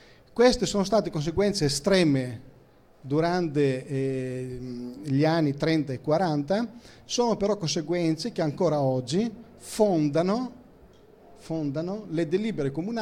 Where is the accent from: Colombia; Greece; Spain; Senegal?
Greece; non vi ho detto che io sono greco, ma ve lo dico adesso